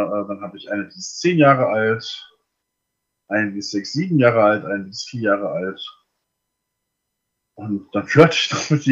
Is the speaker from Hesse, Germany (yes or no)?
yes; Etzengesäß, Hesse, Germany; also born or lived in Wixhausen / Darmstadt; now in Weiterstadt, Germany; Aber Herkunft, wo ich geboren bin, ist immer ganz unterhaltsam. Ich komme aus dem Odenwald, genau gesagt Etzengesäß.